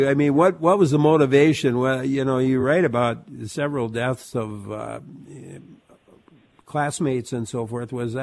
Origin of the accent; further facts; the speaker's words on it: Cottage Grove, United States; Yeah, well, I was a Cottage Grove kid, so I grew up outside Cottage Grove, but that was my community